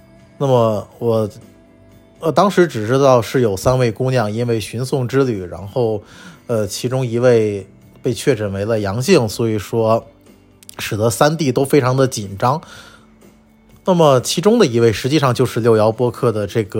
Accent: Shijiazhuang, Hebei, China; also born or lived in Beijing; now in Tianjin, China; 我出生在这个也就是河北省的省会，也就是石家庄，那么后来上大学考上了北京，在北京从2008年待到了2021年的年初，那么然后又到了天津来工作

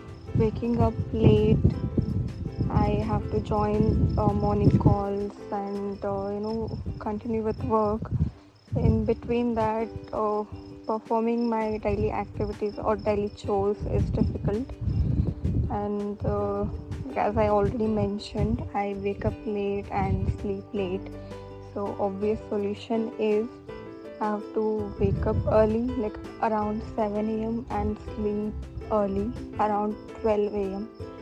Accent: India; I'm from India.

